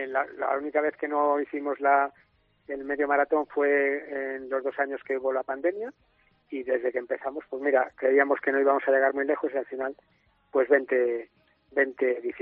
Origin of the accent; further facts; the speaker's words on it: San Lorenzo de El Escorial, Community of Madrid, Spain; la gente que somos de aquí de San Lorenzo del Escorial, en vivir y estar en un sitio que es espectacular.